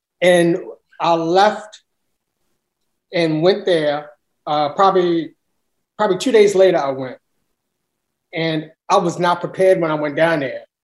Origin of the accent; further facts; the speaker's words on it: Baltimore, Maryland, United States; And then from there, we lived, grew up on Riggs Avenue, which is Riggs and Papa Grove. Mm-hmm. And that's where I grew up at.